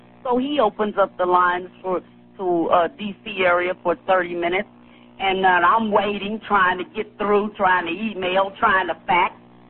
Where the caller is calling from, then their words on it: Missouri, United States; I'm calling from Missouri.